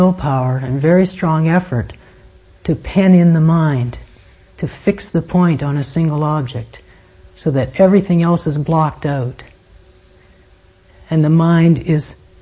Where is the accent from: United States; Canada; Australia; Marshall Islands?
Canada; when I was much younger and growing up in Canada, there's a tradition in Canada of the cowboys having rodeos.